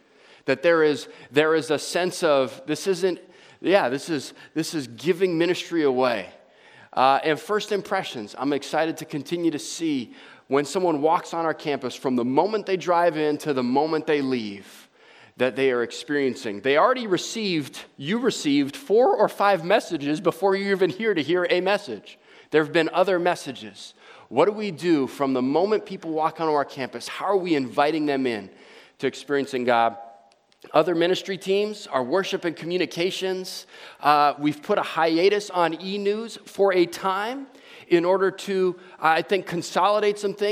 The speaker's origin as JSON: {"language": "English", "region": "Hawaii", "country": "United States", "said": "So it's not intentional because I'm from Hawaii that I'm giving you the shaka this morning."}